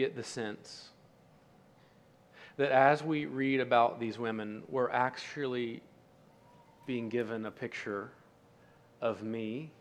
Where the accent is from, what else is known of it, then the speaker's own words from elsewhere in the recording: Ironton, Ohio, United States; We were about 3 hours from my hometown where I grew up in Ironton, Ohio.